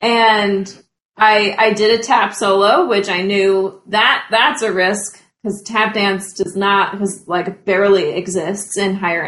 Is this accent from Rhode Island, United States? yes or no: yes; Wakefield, Rhode Island, United States; I am originally from Wakefield, Rhode Island, so southern Rhode Island.